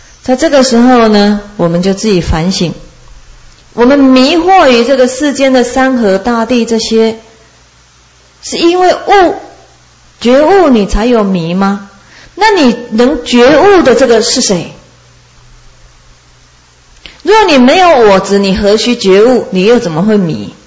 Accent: China; 那以我们中国人来说，我们就是照着我们的眼历

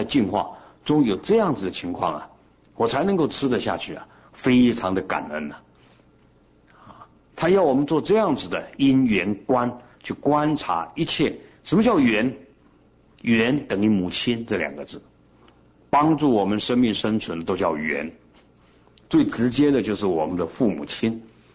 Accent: Taiwan; 那么我们台湾人的整个人心就造成整个社会包括经济政治状况，我们要负责任

